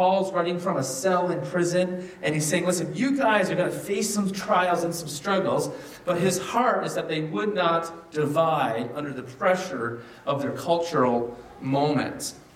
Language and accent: English; Newfoundland and Labrador, Canada; And growing up in Newfoundland and going to school, they teach you how to create an argument, right?